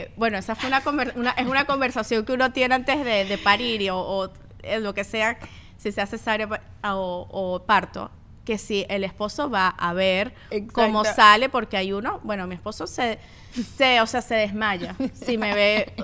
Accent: Venezuela; yo también tengo mis cosas como venezolana

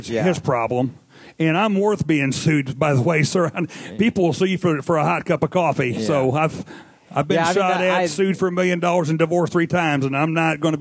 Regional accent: Williamsburg, Missouri, United States; I'm from Williamsburg, Missouri. Tell by the way I talk.

